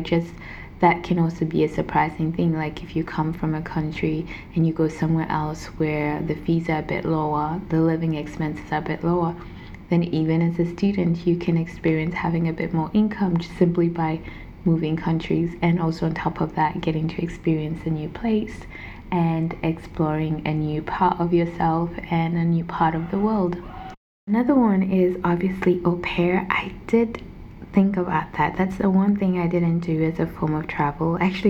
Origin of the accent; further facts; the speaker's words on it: Denmark; where I grew up in Denmark